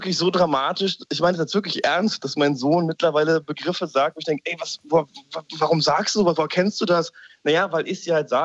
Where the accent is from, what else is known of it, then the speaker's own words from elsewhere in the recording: Göttingen, Lower Saxony, Germany; also born or lived in Halle; ich bin in Halle geboren, dann sind wir nach Göttingen gezogen. Das sind dann 120.000 Einwohner, da braucht man kein Auto. Wir haben in der Stadt gewohnt